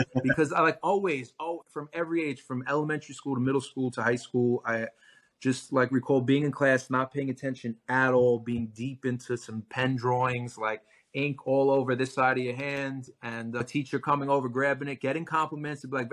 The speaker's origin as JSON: {"language": "English", "town": "Brooklyn", "region": "New York", "country": "United States", "tie": "born or raised there", "said": "I'm from Brooklyn, New York. I tell people I'm from Brooklyn and they're like, but where are you born?"}